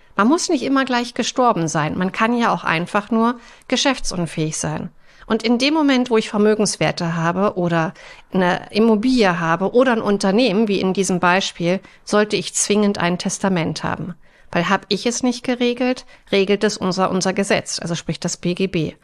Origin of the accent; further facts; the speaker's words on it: Berlin, Germany; Ich komme aus Berlin